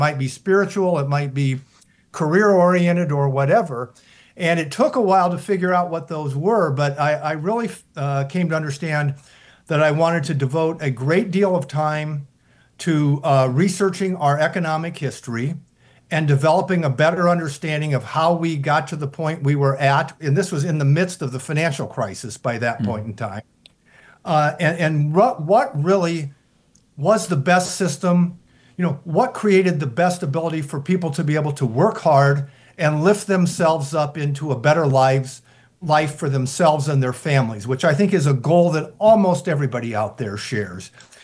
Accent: Iowa, United States; grew up in Iowa, what I call kind of a lower middle class family.

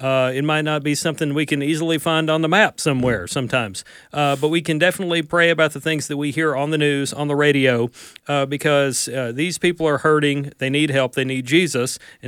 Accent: Amory, Mississippi, United States; I'm from Amory. Went to high school there. Go Panthers.

